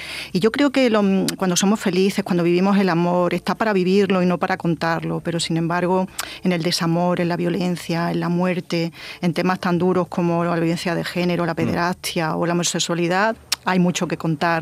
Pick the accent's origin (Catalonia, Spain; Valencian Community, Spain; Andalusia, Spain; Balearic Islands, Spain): Andalusia, Spain; Jaén; Porque es un homenaje a Jaén, un homenaje a mi tierra, ¿no?